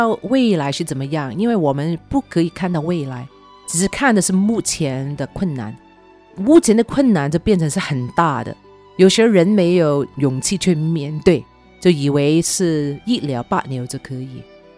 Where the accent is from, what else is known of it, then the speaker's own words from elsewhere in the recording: Hong Kong; moved away; 我记得我从香港移民来这个地方的时候只有一个朋友